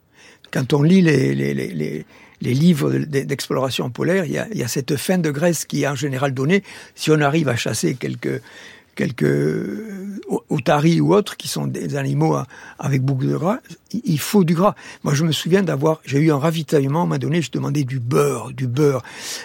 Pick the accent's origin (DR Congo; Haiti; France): France; Occitanie; moi, je suis né dans le Tarn. Le Tarn, c'est agricole. Les Pyrénées sont très loin, sont les seules montagnes dont on peut rêver.